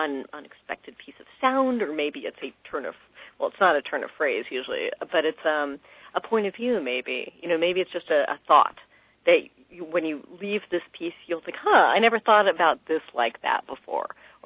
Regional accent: Midwest, United States; I grew up in the Midwest. And when I was a little kid, radio was just like this incredible gateway to the entire world

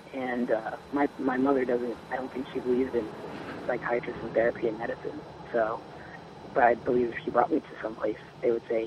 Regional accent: New Orleans, Louisiana, United States; And I'm from New Orleans, where we always like to party.

